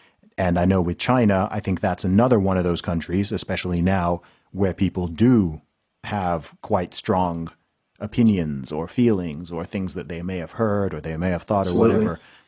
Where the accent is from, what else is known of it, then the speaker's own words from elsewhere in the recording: Saudi Arabia; I mean, I grew up in Saudi Arabia, right?